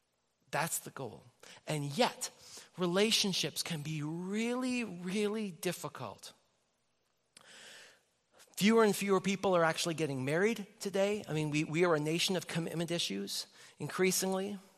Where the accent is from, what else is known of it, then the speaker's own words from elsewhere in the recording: Nelson, British Columbia, Canada; my hometown of Nelson, British Columbia.